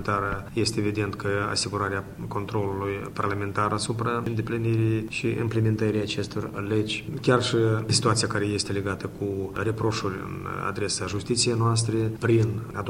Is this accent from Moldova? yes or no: yes; Moldova; Eu am spus că tu trebuie să cânti invers. Suntem noi moldoveni.